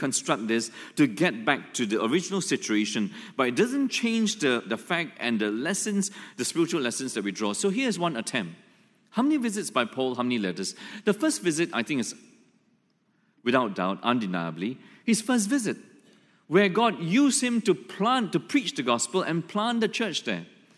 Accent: Malaysia; now in Singapore; I loved it in Singapore when I came here from Malaysia after I graduated from Australia.

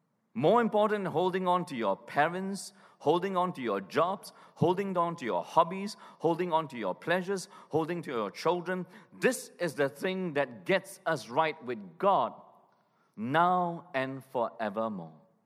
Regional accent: Malaysia; I grew up in Malaysia.

